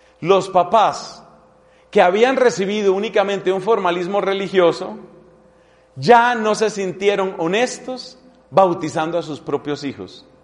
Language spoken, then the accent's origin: Spanish; Villavicencio, Meta, Colombia; moved away; also born or lived in Ireland; este país donde la providencia me llevó por unos años, Irlanda. Cuando yo salí de Villavicencio me mandó mi comunidad para que hiciera unos estudios allá.